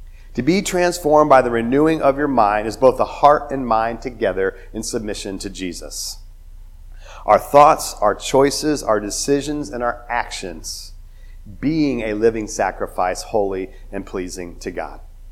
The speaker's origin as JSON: {"language": "English", "country": "United States", "said": "Even as Americans. Like, I am an American and I'm proud of it."}